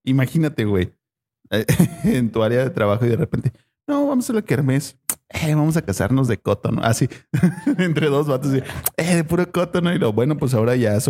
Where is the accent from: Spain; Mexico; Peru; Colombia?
Mexico; Confirmen si ustedes piensan que los mexicanos somos más mexicanos cuando un extranjero nos está viendo.